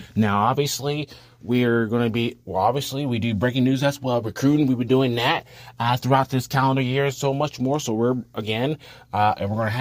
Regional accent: Georgia, United States; In my home state, Georgia.

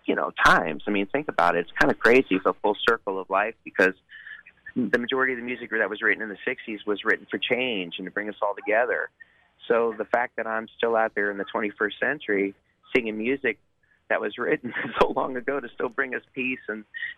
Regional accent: Delaware, United States; born there; also born or lived in New Jersey / Minnesota / Texas / Oklahoma; now in Oregon, United States; I live out here now. It's not where I'm originally from. My wife, grew up in Oregon. But I was born in Delaware, moved to New Jersey, Minnesota, Texas, Oklahoma, Pennsylvania, Virginia. Lived in New York for 25 years

